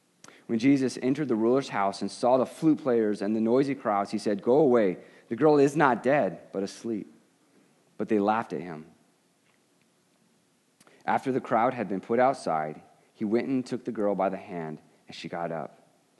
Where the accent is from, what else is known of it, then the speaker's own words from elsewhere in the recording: Arizona, United States; I'm from Arizona. We don't know about the ocean.